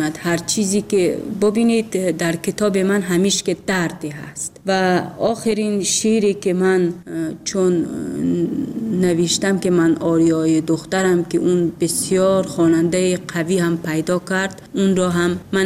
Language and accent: Persian; Tajikistan; اصلا وقتی که من بیرون از تاجیکستانم بودم،